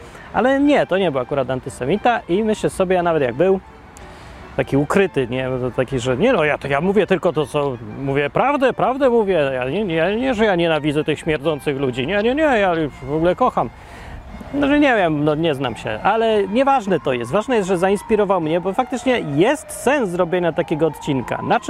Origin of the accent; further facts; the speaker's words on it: Kraków, Lesser Poland, Poland; born there; Ja się urodziłem w Krakowie, mam paszport, mam obywatelstwo, zabierają mi podatki w Polsce i takie tam różne rzeczy. No to technicznie jest, po polsku mówię